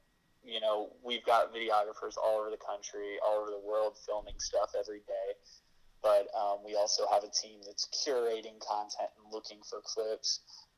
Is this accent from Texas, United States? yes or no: yes; Corpus Christi, Texas, United States; now in New York, United States; No, I'm from Corpus Christi, Texas.